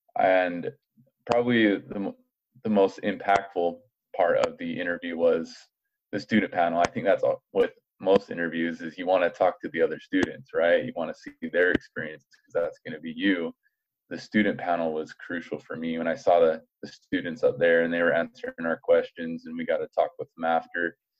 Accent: Provo, Utah, United States; I'm from Provo, Utah.

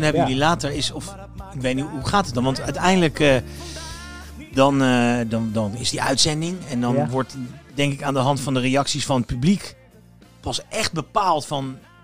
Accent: Leidschendam, South Holland, Netherlands; Ik kom uit Leidschendam oorspronkelijk.

